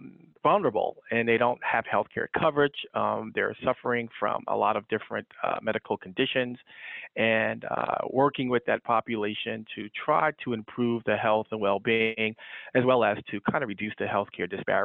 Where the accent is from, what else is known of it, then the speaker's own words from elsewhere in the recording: New Jersey, United States; growing up in New Jersey, I always had a strong passion for wanting to serve the indigent population.